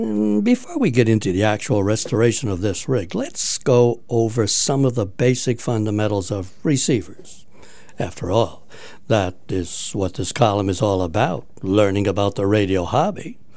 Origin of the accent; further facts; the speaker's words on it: Palos, Washington, United States; one of the local Elmers in my hometown of Palos, Washington.